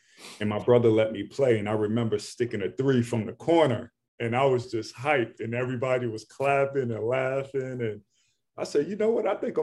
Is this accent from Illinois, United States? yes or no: no; New York City, New York, United States; And I'm from New York City, you know, Ed Coder, Shamon Williams.